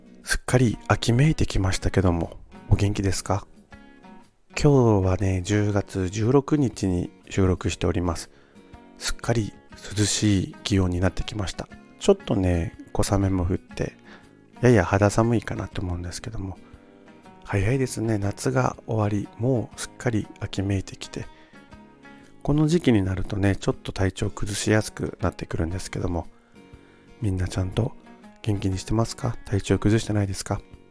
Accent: Okinawa, Japan; born there; now in Tokyo, Japan; この番組は沖縄生まれ東京在住40歳のおじさん

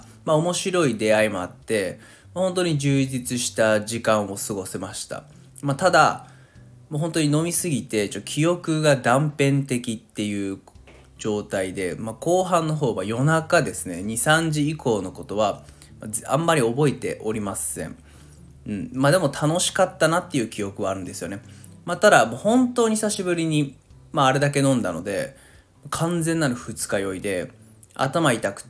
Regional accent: Kanto, Japan; moved away as an adult; now in Fukuoka, Japan; もともと私自身も、まあ、関東出身で大学も関東の大学に行っていて、まあ、就職をきっかけに福岡に来たわけなんですけれども

